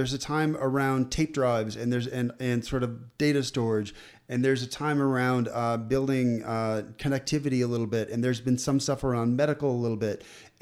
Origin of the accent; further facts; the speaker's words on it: Minnesota, United States; I'm from Minnesota